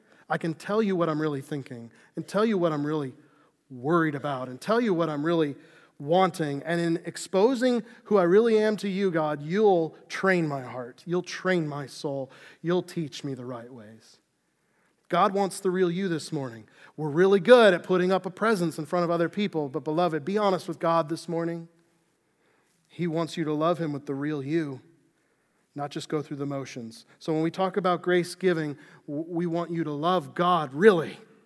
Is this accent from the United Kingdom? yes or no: yes; Scotland, United Kingdom; I'm Scottish. I brood.